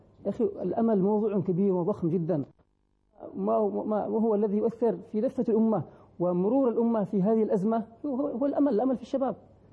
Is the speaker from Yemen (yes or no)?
yes; Yemen